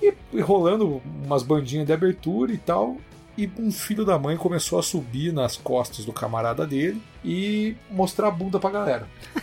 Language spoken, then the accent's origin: Portuguese; União da Vitória, Paraná, Brazil; now in Curitiba, Brazil; Tinha acabado de vir pra Curitiba e morar aqui sozinho, né? E aí eu tinha vários amigos lá da minha cidade, de União da Vitória.